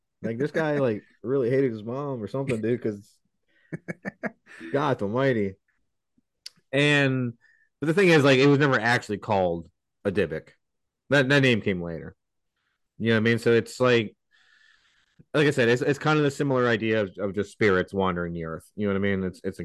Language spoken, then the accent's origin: English; New York, United States; We're from New York.